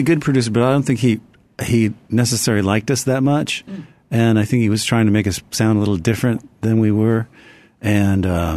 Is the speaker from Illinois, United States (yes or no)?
no; Phoenix, Arizona, United States; Yeah, we're all from Phoenix, right by Arizona State University, Tempe, Arizona.